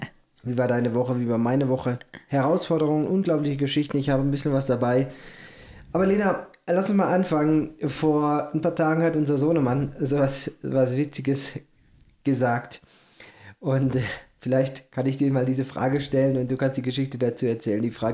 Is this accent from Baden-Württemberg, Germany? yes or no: yes; Mosbach, Baden-Württemberg, Germany; wir sind in Moosbach auch in der Stadt groß geworden.